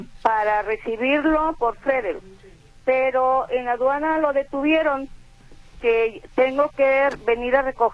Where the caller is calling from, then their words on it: Jalisco, Mexico; yo soy de aquí de Guadalajara, soy de Ciudad Guzmán, pero ahorita estoy radicando allá en Ciudad Guzmán